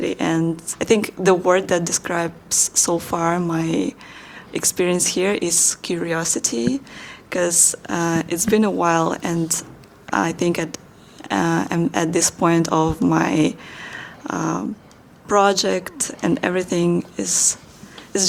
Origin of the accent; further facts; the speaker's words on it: Kazakhstan; I am from Kazakhstan